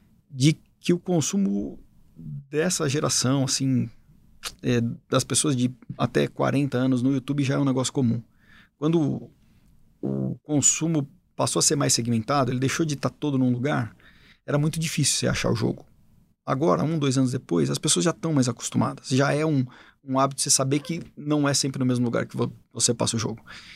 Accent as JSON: {"language": "Portuguese", "town": "Guarulhos", "region": "São Paulo", "country": "Brazil", "said": "Eu sou lá de Guarulhos, Capelo, já te falei isso, eu sou lá da Zona Leste"}